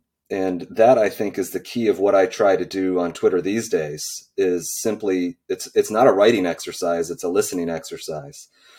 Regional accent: Cleveland, Ohio, United States; By the way, Ari, I'm from Cleveland, or the outskirts of Cleveland. So great to talk with a fellow Ohioan.

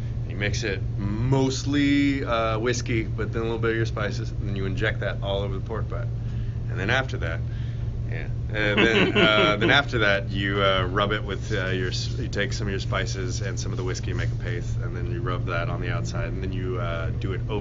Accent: Texas, United States; Okay. So I'm Texan, so I feel obligated to say beef.

